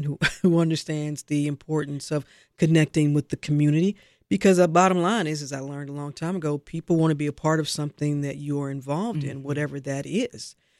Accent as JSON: {"language": "English", "town": "St. Louis", "region": "Missouri", "country": "United States", "said": "I'm from the Midwest. You know, I'm from St. Louis, but I've been here since 96."}